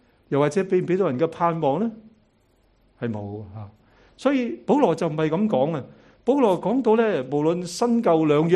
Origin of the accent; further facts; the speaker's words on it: China; 我哋中國人